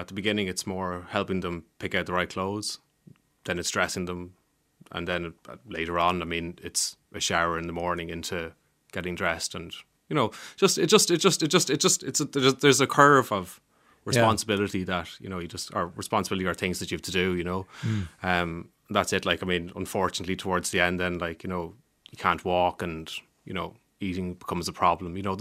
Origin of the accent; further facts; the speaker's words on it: Ireland; I'm Irish.